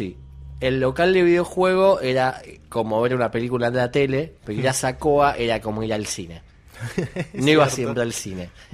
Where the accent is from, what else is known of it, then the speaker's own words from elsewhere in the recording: Ciudadela, Buenos Aires Province, Argentina; Yo no soy de capital, señores, me confieso, yo soy de provincia de Buenos Aires, de Ciudadela, y nosotros teníamos EGB y polimodal.